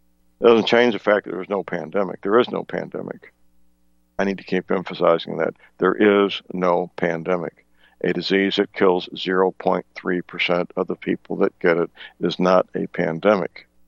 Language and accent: English; St. Louis, Missouri, United States; Now, my hometown, St. Louis, has become a blue city, unfortunately, over the years.